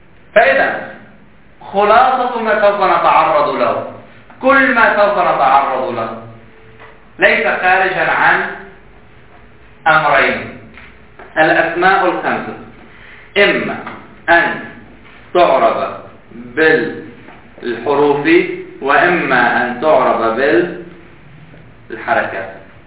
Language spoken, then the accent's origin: Arabic; Lebanon; نحن عندنا بلبنان هذه اللفظة نستعملها للطرفين